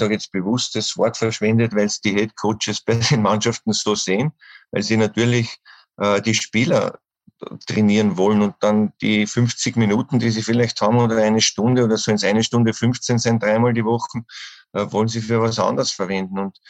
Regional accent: Austria; Leider wird bei uns in Österreich sehr viel gejammert und die Schuld bei anderen gesucht.

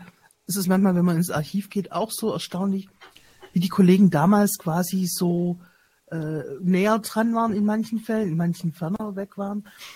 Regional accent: Stuttgart, Baden-Württemberg, Germany; da war ich noch im Kreis Ludwigsburg, das habe ich quasi als Stuttgarterin miterlebt

